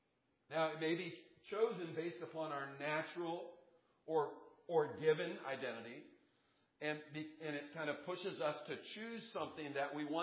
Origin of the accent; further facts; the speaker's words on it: Kansas City, Missouri, United States; I'm from Kansas City, Missouri.